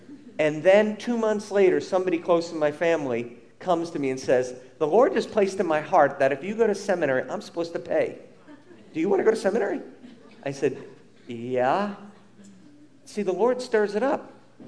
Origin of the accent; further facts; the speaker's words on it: Huntington, New York, United States; And so I grew up in Huntington, went to Walt Whitman High School